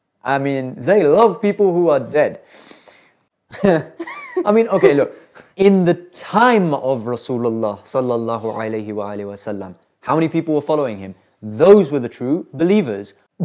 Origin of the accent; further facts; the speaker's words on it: United Kingdom; born there; I'm Indian. She's Indian. We're from Hyderabad. I was born in the UK.